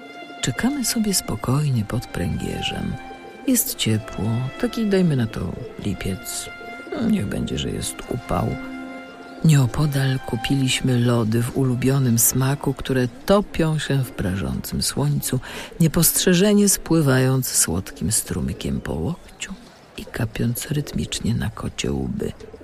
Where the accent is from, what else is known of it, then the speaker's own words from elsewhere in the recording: Poznań, Greater Poland Voivodeship, Poland; a my, poznaniacy, nie musimy ponownie oglądać trykających się koziołków.